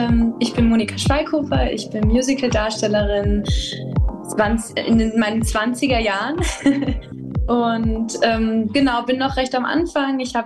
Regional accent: Austria; Ich war ja immer schon ein großer Fan von der Kaiserin Elisabeth als Österreicherin.

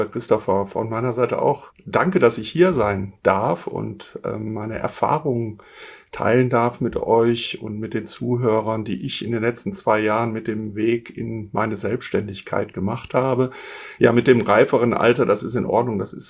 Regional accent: Essen, North Rhine-Westphalia, Germany; ich bin geboren und aufgewachsen in Essen

